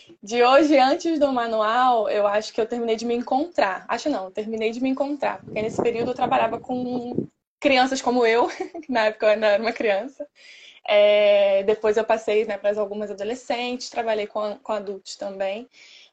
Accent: São Gonçalo, Rio de Janeiro, Brazil; Sou de São Gonçalo, do Rio de Janeiro. É, no Rocha, mais precisamente.

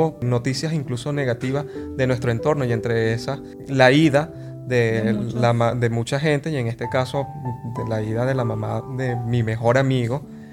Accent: Venezuela; nosotros, por lo menos como venezolanos, y hablo de acá de nosotros

